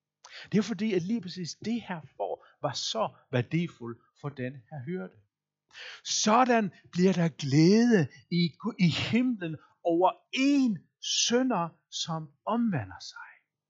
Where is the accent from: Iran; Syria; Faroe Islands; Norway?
Faroe Islands; Jeg ved ikke, om det er fordi, jeg er færing